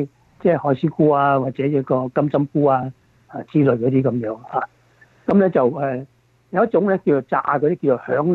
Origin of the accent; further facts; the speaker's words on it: China; 我們中國人呢就很喜歡吃那些辣的那些是吧